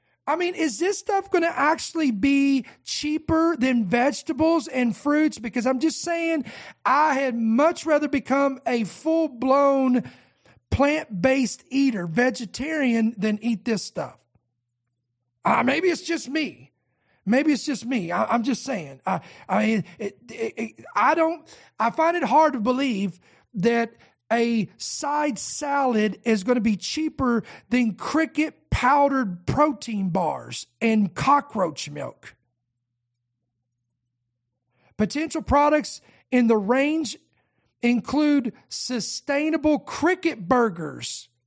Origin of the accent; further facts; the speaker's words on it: United States; I don't live over there. Okay? So I'm just saying, there's a reason why I live here. I am an American.